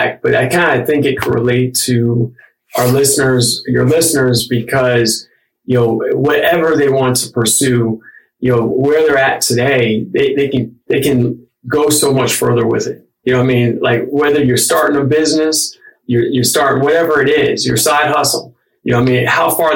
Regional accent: Berea, Ohio, United States; growing up in Berea, we had the Cleveland Browns training facility there.

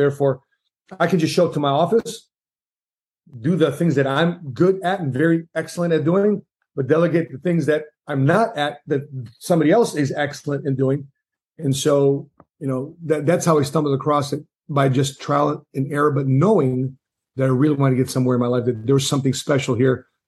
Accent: United States; born there; I am from the Filipino background, first generation born Filipino here. My parents just were lucky to say, okay, we're in America. Thank God for being in America. And then they had me.

